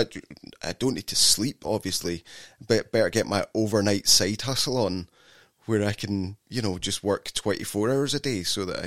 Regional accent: Scotland, United Kingdom; I think that's maybe, you know, you notice what you are. Like, if I hear a Scottish voice on the street

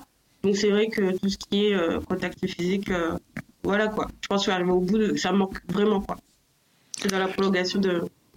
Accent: Lille, Hauts-de-France, France; Enfin, tu sais, moi je suis du Nord. À Lille.

